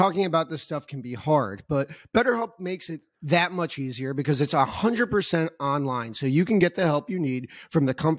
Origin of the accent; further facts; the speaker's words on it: New Jersey, United States; I grew up in New Jersey. I was a New Jersey Nets fan, okay?